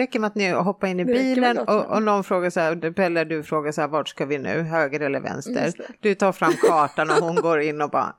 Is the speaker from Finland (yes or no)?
yes; Finland; för jag är från Finland, så att för mig är Gotland väldigt exotiskt.